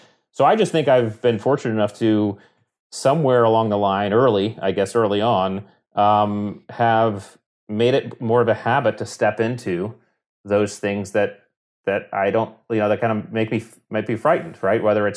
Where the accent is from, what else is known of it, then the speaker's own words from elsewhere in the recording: Connecticut, United States; we grew up in Connecticut on the coast, so we both love the ocean.